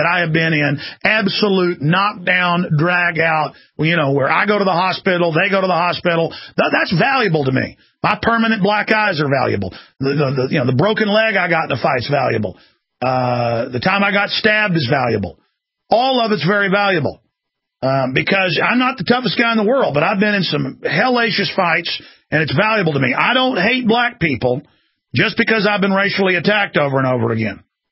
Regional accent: Dallas, Texas, United States; I grew up in Dallas, Texas, and had a lot of black friends I was on the football team

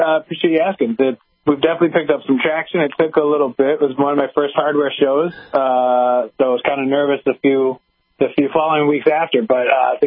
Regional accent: Toledo, Ohio, United States; luckily I'm from Toledo, Ohio, the home of the world-famous Jeep. So we have a lot of automotive engineers here.

